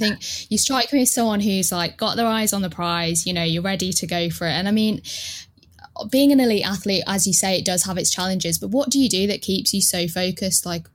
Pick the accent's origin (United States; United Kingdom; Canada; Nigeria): United Kingdom; Birmingham, West Midlands; And I guess I'm from Birmingham. You are as well. I mean, from one Brummy to another, are you missing home at the moment?